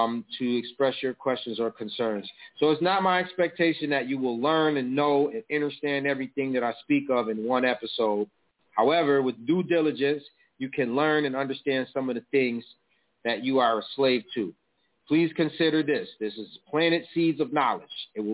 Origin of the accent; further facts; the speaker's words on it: Buffalo, New York, United States; So basically, I grew up in Buffalo, New York, in the hood, and I'm a project baby.